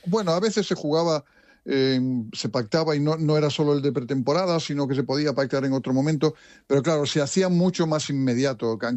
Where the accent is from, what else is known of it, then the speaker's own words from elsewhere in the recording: Vigo, Galicia, Spain; Yo recuerdo en Coruña, yo soy de Vigo